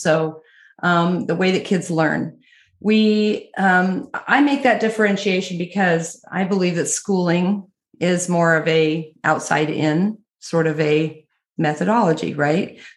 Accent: Oregon, United States

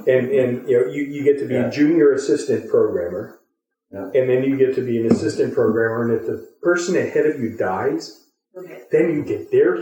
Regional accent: Cleveland, Ohio, United States; Born and raised in Northeast Ohio. Ohio State Buckeye, though. I went to college here.

